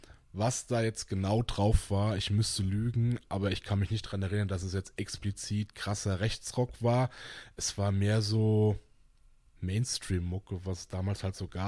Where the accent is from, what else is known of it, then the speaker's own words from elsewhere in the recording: Bavaria, Germany; ich komme aus dem Landkreis Aschaffenburg gebürtig, habe da auch die ersten knapp 30 Jahre meines Lebens verbracht, mehr oder weniger, zumindest wohnlich.